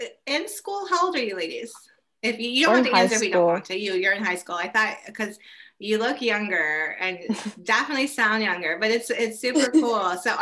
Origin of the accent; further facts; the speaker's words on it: San Diego, California, United States; especially here being, I grew up in San Diego.